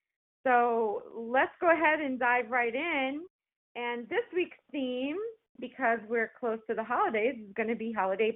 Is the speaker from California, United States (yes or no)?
no; Florida, United States; I grew up in South Florida where it's hot even in winter.